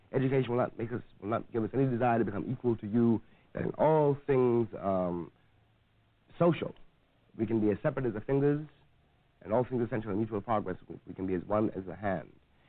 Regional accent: New York City, New York, United States; I grew up in Harlem. So naturally, I went to Harlem schools. Had to go to Harlem schools. There were the only schools, you know, in my neighborhood.

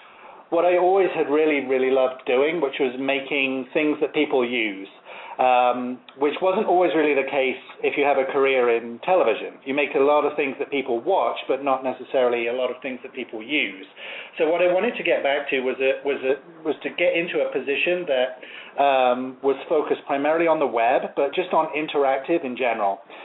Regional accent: England, United Kingdom; now in United States; So that's how I came to move from England to the States.

